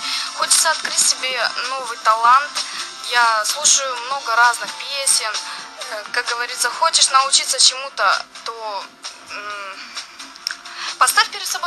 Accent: Kazakhstan; Мы же из Казахстана приехали, правильно?

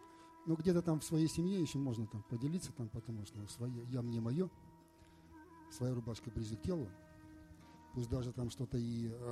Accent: Naberezhnye Chelny, Tatarstan, Russia; я из Набережных Челнов.

